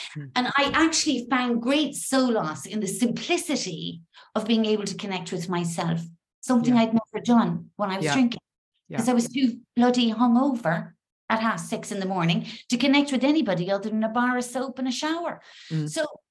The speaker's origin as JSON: {"language": "English", "country": "Ireland", "lives_now": "Spain", "said": "I'm not Spanish, even though I live here, I'm Irish."}